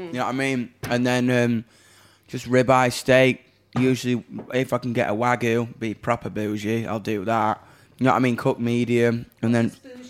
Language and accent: English; Doncaster, Yorkshire and the Humber, United Kingdom; If you're into that shit, but I'm from Donny, man.